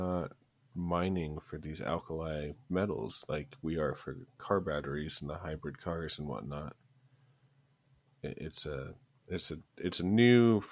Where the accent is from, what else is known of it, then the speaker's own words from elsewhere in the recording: Midwest, United States; accent: Midwestern; and then I talked, and they heard my Midwestern accent